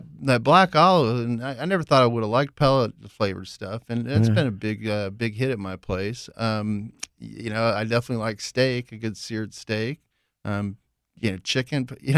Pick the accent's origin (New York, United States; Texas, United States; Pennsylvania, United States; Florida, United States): Texas, United States; Well, you know, I'm from Brazos County, Texas.